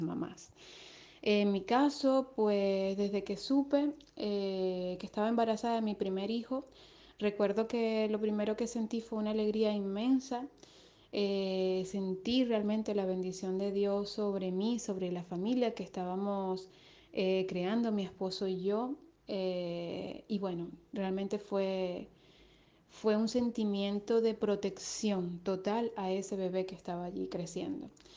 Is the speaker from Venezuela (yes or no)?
yes; Venezuela; now in Spain; Soy venezolana y resido en España desde hace aproximadamente 2 años.